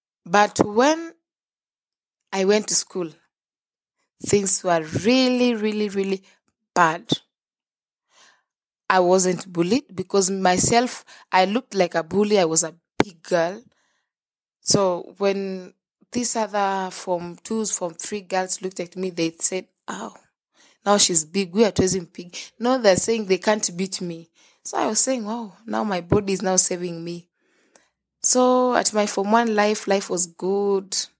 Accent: Kenya; I'm from Kenya, Africa. And I'm 23 years old, single mom.

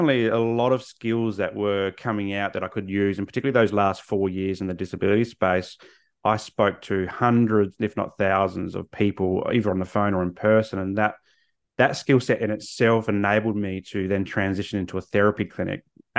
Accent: Australia; As an Aussie, we love our sport.

